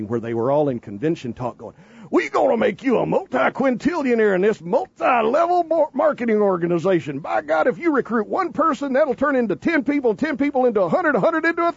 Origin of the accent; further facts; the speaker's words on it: India; Oh, yes, I eat rice too because I'm from India.